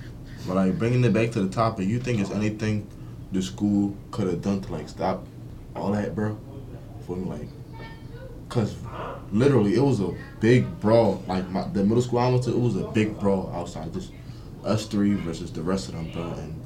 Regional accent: Philadelphia, Pennsylvania, United States; accent: Philly; I'm talking my Philly accent just completely gone.

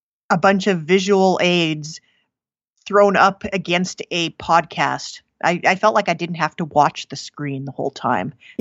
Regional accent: Montana, United States; growing up in Montana and going to boarding school in the late 90s, there were kind of two things that people would associate with you when you'd say I'm from Montana.

